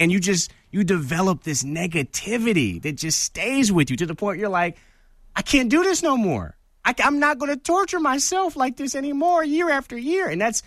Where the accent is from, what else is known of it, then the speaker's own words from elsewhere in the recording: Detroit, Michigan, United States; I would be all in, Jack, because it's my hometown. You know, born and raised, I'm born and bred in the D.